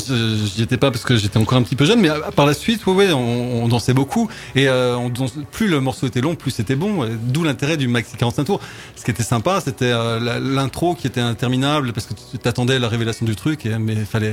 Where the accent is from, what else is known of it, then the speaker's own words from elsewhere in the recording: Lyon, Auvergne-Rhône-Alpes, France; moi je suis de Lyon, donc à Lyon, dans les années 80, quand t'avais une mèche, t'étais décoloré